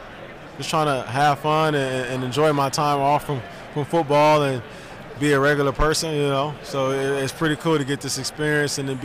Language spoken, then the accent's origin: English; Illinois, United States; I grew up in Illinois, so that was as a Big Ten as it got.